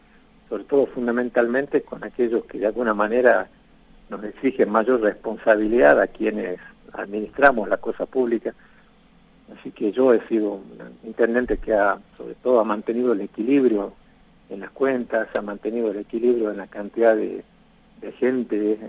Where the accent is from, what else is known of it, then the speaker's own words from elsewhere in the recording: Argentina; No estoy hablando ya como como una cuestión partidaria, sino como argentinos